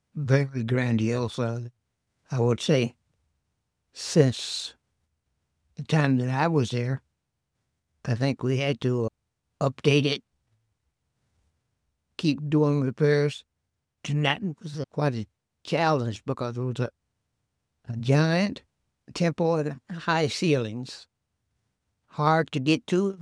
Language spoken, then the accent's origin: English; Cleveland, Ohio, United States; Cleveland, Ohio.